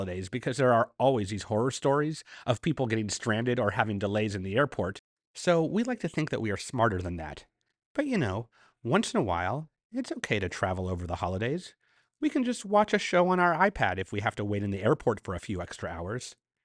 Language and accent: English; California, United States; but I'm from California, and I had no idea the next time I'd be passing through Alabama.